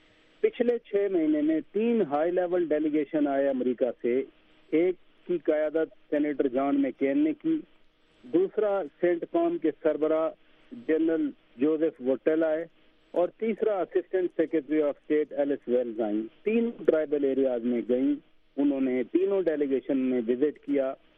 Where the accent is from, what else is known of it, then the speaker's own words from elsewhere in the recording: Pakistan; ہم پاکستانی ہیں